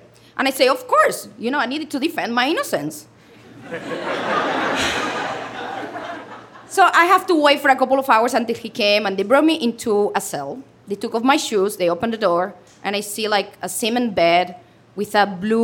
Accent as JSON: {"language": "English", "country": "Spain", "second_language": "English", "said": "I'm from Spain, so I'm going to let you know how the Spaniards are. The Spaniards, we love to get things for free."}